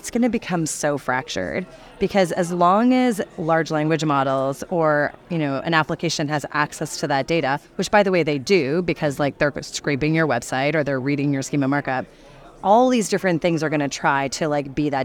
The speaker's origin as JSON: {"language": "English", "country": "Canada", "said": "I am Canadian, so you'll hear me say \"Hey, I love my poutine.\""}